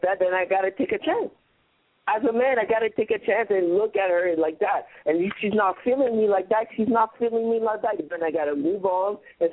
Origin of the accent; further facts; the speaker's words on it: New York, United States; born there; But I was born here. I was born in New York. But my mom is Haitian. My father is American.